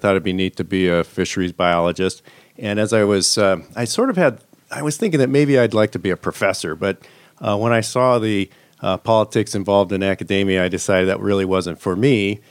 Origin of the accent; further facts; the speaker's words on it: Edmonds, Washington, United States; I'm from this area, I grew up in Edmonds, my wife grew up in Tacoma.